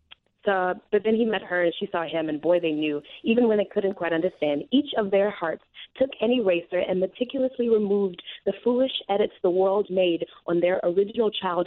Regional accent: Chicago, Illinois, United States; Southside, Inglewood. It's pretty awesome.

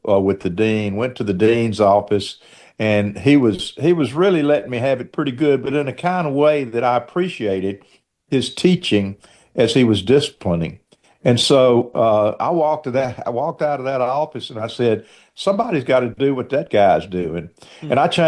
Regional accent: Clarksdale, Mississippi, United States; I grew up in Clarksdale, Mississippi, where my dad owned WROX radio, and I, you know, knew all of that. Grew up with dances on Friday and Saturday night.

